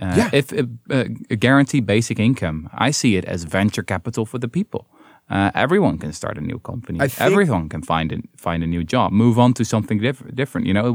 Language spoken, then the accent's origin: English; Netherlands; now in United States; I'm from Holland.